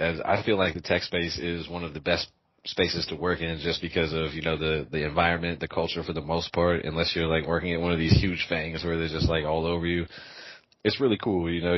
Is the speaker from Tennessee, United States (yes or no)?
no; Oakland, California, United States; also born or lived in Japan; now in Los Angeles, United States; I'm from Oakland, California. Born in Japan, raised in the Bay Area, and now in Los Angeles.